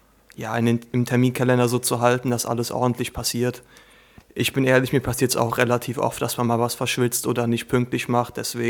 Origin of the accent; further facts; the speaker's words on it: Oberdürmbach, Rhineland-Palatinate, Germany; bin 19 Jahre alt und komme aus Oberdürmbach, aus dem Brohltal ganz im Norden von Rheinland-Pfalz.